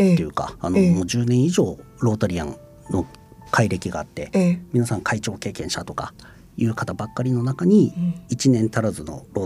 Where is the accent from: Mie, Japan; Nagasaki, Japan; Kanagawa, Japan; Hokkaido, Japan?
Nagasaki, Japan; 私は長崎県長崎市の出身なんですけど、男3人兄弟で